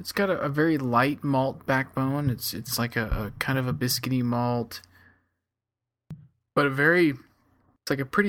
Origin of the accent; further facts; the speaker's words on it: Boston, Massachusetts, United States; We're not from Stratford upon Avon, bro. From Boston. Yeah. Boston.